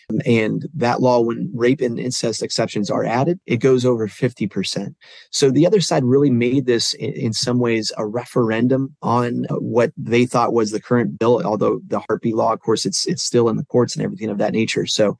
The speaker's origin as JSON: {"language": "English", "region": "Ohio", "country": "United States", "tie": "born or raised there", "said": "even here in my hometown. And I live in a pretty conservative place here in Northwest Ohio."}